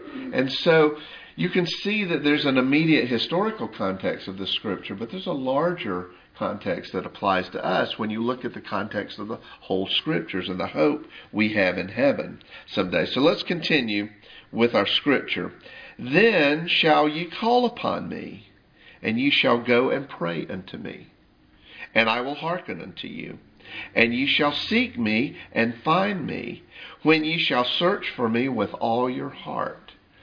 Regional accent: Atlanta, Georgia, United States; When I'm away from North Georgia, I grew up here, native Atlantan. When I'm away from North Georgia and these rolling Appalachian hills and pine trees, I miss it.

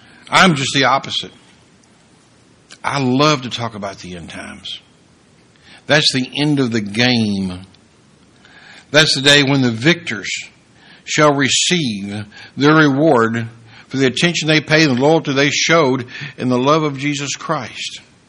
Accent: Kentucky, United States; And even though I'm from Kentucky, and according to … that's almost heaven.

